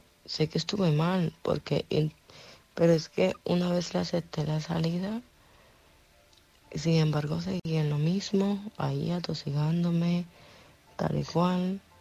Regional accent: Zaragoza, Aragon, Spain; soy de Zaragoza, y quisiera contar mi historia.

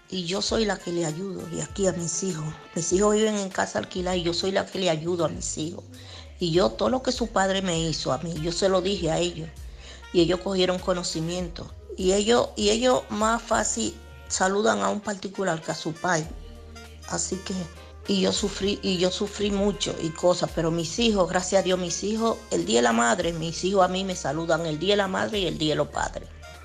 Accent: Dominican Republic; Cuando yo voy a mi país, porque mis hijos están en mi país, en Santo Domingo.

